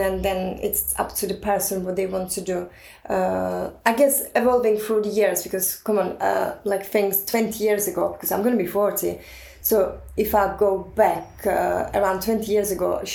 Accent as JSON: {"language": "English", "town": "Ostrava", "region": "Moravian-Silesian Region", "country": "Czechia", "second_language": "English", "said": "Basically, I'm from Ostrava, which is the third biggest city of Czech Republic."}